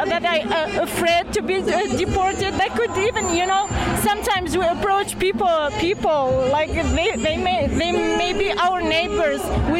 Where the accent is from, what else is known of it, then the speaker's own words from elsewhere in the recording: Montreal, Quebec, Canada; I'm from Montreal.